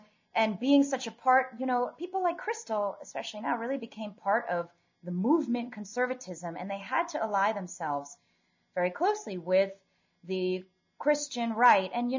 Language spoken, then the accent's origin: English; Virginia, United States; My father worked for Reagan. That's how we ended up in the Washington area. I grew up in Virginia.